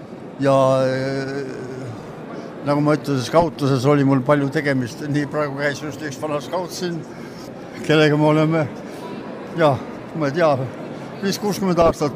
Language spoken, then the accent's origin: Estonian; Rakvere, Lääne-Viru County, Estonia; ma olen põline rakperlane.